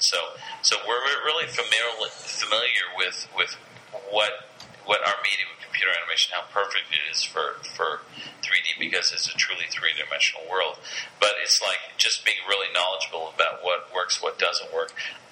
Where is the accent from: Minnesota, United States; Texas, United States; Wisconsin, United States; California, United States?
California, United States; Los Angeles; Both my parents are from Arkansas. I grew up here in Los Angeles